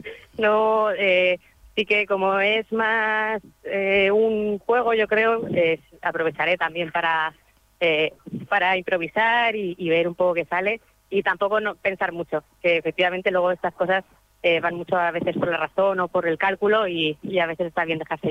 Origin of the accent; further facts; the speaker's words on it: Madrid, Community of Madrid, Spain; yo soy de Madrid